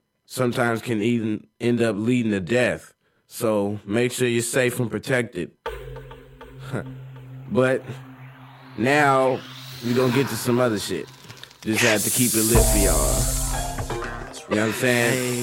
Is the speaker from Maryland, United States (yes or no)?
no; Berkeley, California, United States; Because I'm from Berkeley.